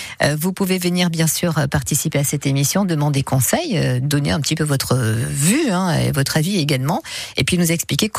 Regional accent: Provence-Alpes-Côte d'Azur, France; Et Mistrao, voilà, on est bien chez nous en Provence.

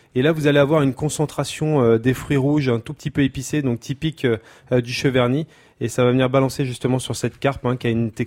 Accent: Vendôme, Centre-Val de Loire, France; born there; je suis issu d'une famille agricole, hein, je suis né à Vendôme, on a une ferme qui est à Saint-Jean-de-Froidmantel, avec la famille Martelière, c'est vraiment, voilà, c'est la cinquième génération du côté de ma maman.

